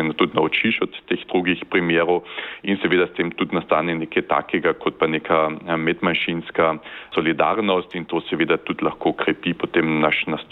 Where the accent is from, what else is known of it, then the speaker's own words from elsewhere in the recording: Carinthia, Austria; Mi želimo kot koroški Slovenci preseči te koroške okvire in tudi pogledati v druge evropske regije, kako je tam z manjšinami.